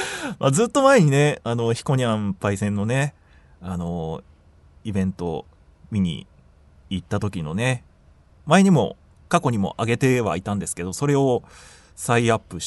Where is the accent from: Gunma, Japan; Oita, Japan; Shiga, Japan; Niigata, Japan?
Shiga, Japan; 盛り上げていきたいですよね、出身地地元滋賀をね